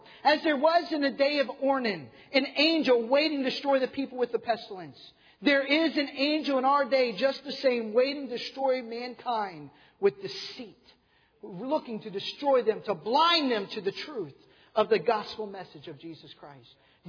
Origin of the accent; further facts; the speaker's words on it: Manassas Park, Virginia, United States; And we look around, and I know how it is in Northern Virginia. I was born and raised in Manassas Park, and this is home to me.